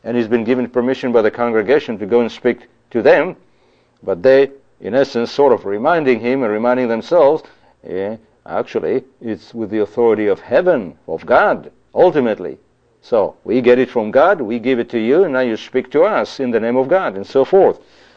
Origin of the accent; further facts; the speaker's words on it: Israel; in the communities where I grew up in the Middle East, in Israel